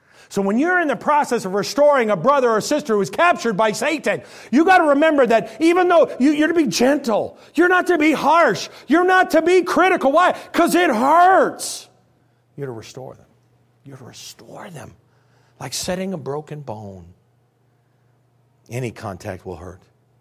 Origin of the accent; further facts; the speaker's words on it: United States; I'm an American all the way to my bones, and I love the underdog movie.